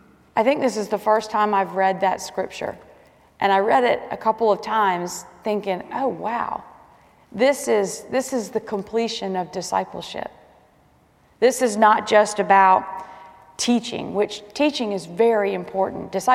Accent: Atlanta, Georgia, United States; born there; She was born in the Bronx, and I was born in Atlanta, Georgia.

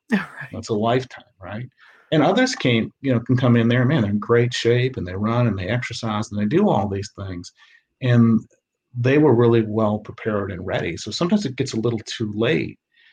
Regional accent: Michigan, United States; now in Houston, United States; I still play hockey here in Houston. I grew up playing in Michigan.

